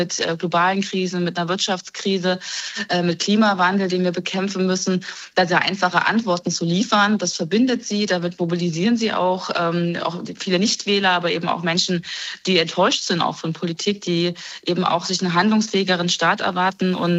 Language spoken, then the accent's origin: German; Thuringia, Germany; ich komme aus Thüringen